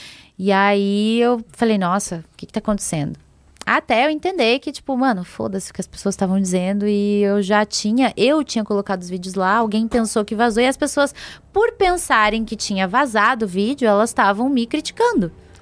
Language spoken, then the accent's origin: Portuguese; Curitiba, Paraná, Brazil; que eu morava em Curitiba na época, sou de Curitiba, né?